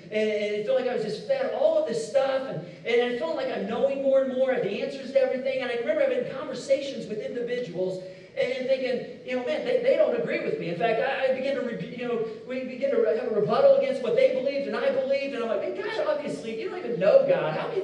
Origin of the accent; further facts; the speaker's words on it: Indianapolis, Indiana, United States; I can remember growing up, I grew up on the east side of Indianapolis.